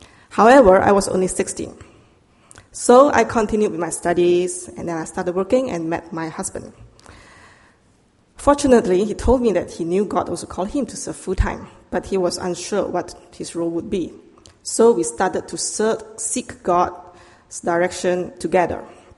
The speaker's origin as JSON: {"language": "English", "country": "Malaysia", "tie": "born or raised there", "said": "I'm from Malaysia. I'm Chinese, born in Malaysia. But I never feel that I belong to China, and I'm not Malay, I'm not obligated to become a Muslim"}